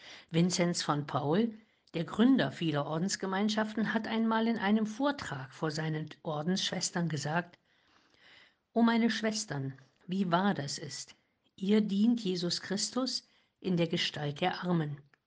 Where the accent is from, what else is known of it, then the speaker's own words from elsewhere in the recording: Heiligenstadt, Thuringia, Germany; born there; In Heiligenstadt im Eichsfeld, wo ich geboren bin, gibt es ein großes Krankenhaus